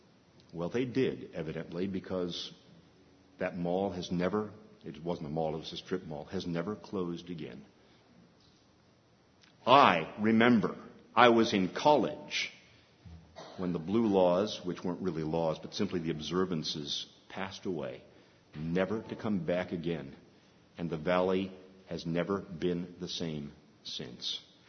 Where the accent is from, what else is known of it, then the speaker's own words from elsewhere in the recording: California, United States; I said I was a child of the 60s. Growing up in Southern California.